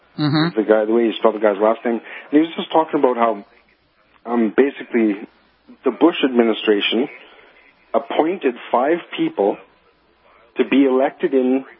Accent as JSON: {"language": "English", "country": "Canada", "said": "I'm a Canadian personally, and I'm a patriot. I love Canada and all"}